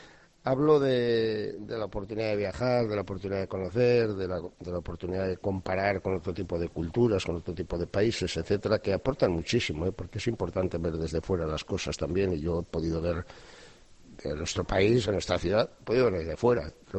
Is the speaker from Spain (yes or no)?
yes; Valladolid, Castile and León, Spain; mi origen natalicio en el pueblo de Zamora por la infancia que tuve de niño los veranos, ¿no? Pero me tengo que considerar vallisoletano porque nací, viví, pací en Valladolid, he pasado toda mi vida, ¿no? No me he ido nunca, ¿eh?